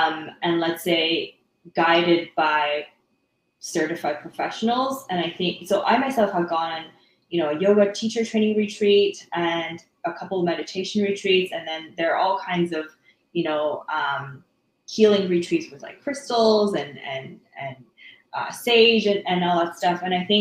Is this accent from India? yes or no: no; Canada; being a Canadian